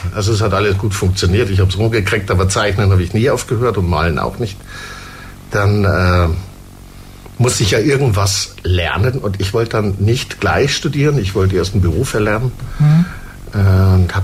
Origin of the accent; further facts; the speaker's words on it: Munich, Bavaria, Germany; Ja, ich komme aus München.